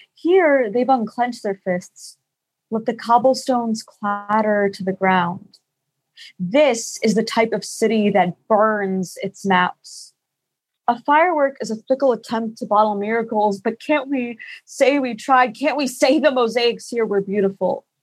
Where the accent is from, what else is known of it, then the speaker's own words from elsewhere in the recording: Staten Island, New York, United States; I am 17. I'm from New York City. I'm from Staten Island.